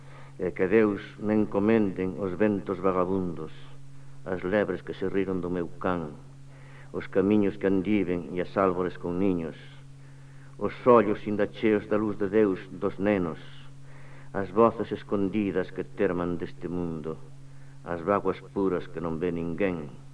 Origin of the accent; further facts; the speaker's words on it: Galicia, Spain; now in Madrid, Spain; A mí non me puideron anular nin como galego nin como escritor en verso